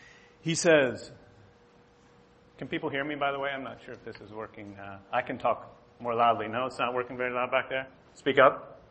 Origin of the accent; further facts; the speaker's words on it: Cuyahoga Falls, Ohio, United States; now in Michigan, United States; I grew up here in Cuyahoga Falls and grew up coming to Carrollton, but the last time I was here before this year was 22 years ago, so it's been a little while for me. I live in Michigan now, although I still think of myself as an Ohioan